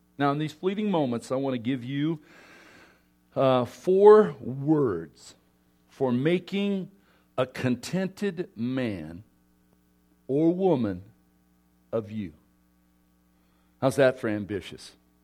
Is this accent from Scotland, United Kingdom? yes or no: yes; Scotland, United Kingdom; It helps that I'm Scottish. You know, a Scotsman